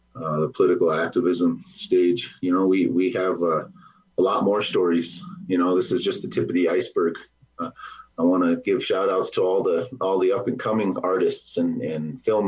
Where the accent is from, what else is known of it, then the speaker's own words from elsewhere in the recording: Lower Brule, South Dakota, United States; now in Mission, United States; And me as a little boy from growing up on the Lower Brule Reservation to where I am now, I'm back on the reservation now. I'm a student at Sinte Gleshka University, and that's where I'm coming at you live from right now, is Mission, South Dakota.